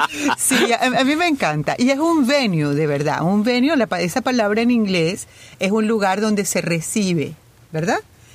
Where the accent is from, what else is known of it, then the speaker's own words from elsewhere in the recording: Venezuela; Yo soy de la República de Venezuela.